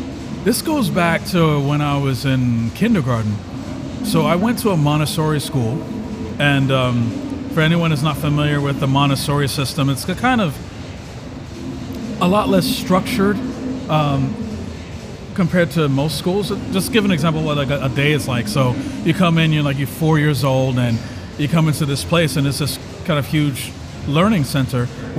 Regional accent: Mount Vernon, New York, United States; I grew up in Mount Vernon, New York. So it's Mount Vernon, north of the Bronx.

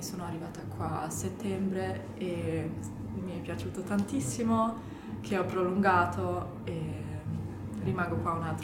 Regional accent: Bad Dürkheim, Rhineland-Palatinate, Germany; Italian is a second language; now in Milan, Italy; sono di Bad Dürkheim, che è vicino a Heidelberg, la città dove studio anche, e anche Mannheim, quindi Bad Dürkheim sono tipo 45 km di Heidelberg.

